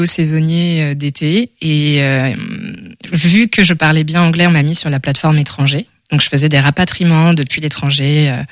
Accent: Nantes, Pays de la Loire, France; moved away as an adult; je viens de Nantes, à la base. J'ai eu pas mal la bougeotte. Donc, je suis partie de Nantes quand j'avais une petite vingtaine

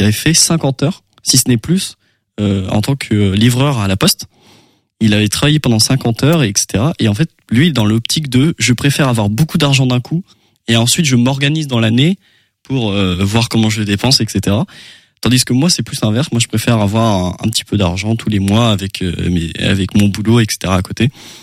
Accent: Angers, Pays de la Loire, France; Moi, je suis 100% angevin.

